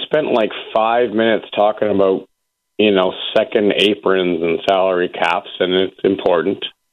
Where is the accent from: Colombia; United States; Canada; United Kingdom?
Canada; Now, I am Canadian